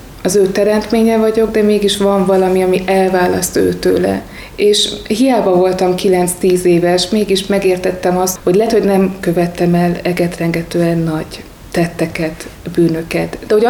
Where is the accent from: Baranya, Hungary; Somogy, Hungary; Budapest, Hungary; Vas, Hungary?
Vas, Hungary; Vas megyéből származom, egy kicsi településről